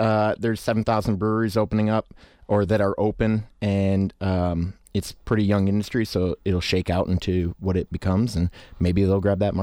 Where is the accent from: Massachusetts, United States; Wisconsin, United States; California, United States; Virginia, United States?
Wisconsin, United States; Waterloo; I'm from Waterloo, so originally from Waterloo, so that's a 9-mile drive